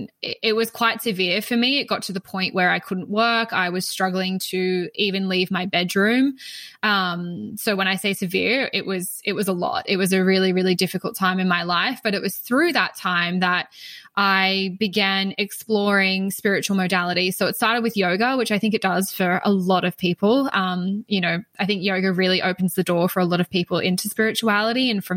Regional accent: Queensland, Australia; So I'm in Australia. If you can't pick up on my accent, I am based on the Sunshine Coast, which is in Queensland in Australia. So where it's very warm, very hot, very tropical. Think of like quintessential Australian beaches, and that's pretty much where I am.

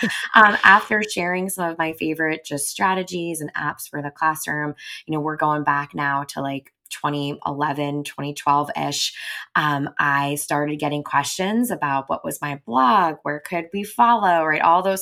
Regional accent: New York, United States; also born or lived in Delaware; So I came in a pretty traditional route back to my home state of New York after doing my undergraduate degree in Delaware.

